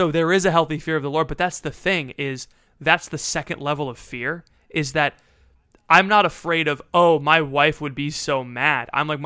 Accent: United States; I wore jeans. I'm an American. I wish I spoke German.

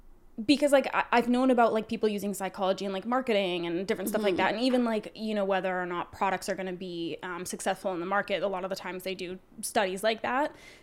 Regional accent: Canada; Which, I mean, part of that could be that, you know, we're Canadian, so.

